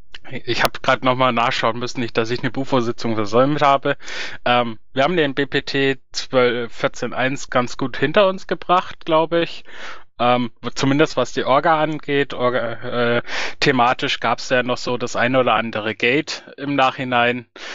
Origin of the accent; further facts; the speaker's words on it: Bavaria, Germany; Ach, ich bin Franke.